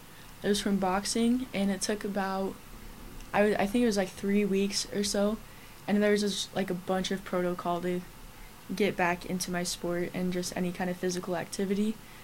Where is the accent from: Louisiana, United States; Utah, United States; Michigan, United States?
Utah, United States; Salt Lake City; and I'm a freshman here, and I'm from Salt Lake City, Utah.